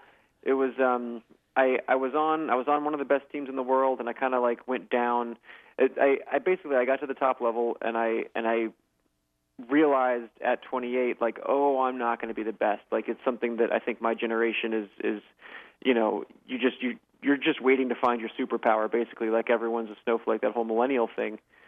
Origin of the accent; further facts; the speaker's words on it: Atlanta, Georgia, United States; I grew up in Atlanta, which is not like an endurance athlete community.